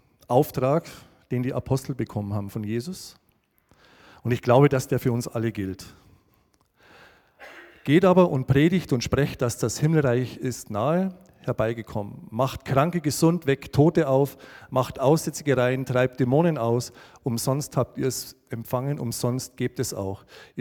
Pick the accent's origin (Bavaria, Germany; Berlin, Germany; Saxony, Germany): Saxony, Germany; Hainichen; Wir kommen aus Hainichen, da leben wir. Das ist am Fuße des Erzgebirges, vielleicht kennt ihr das alle.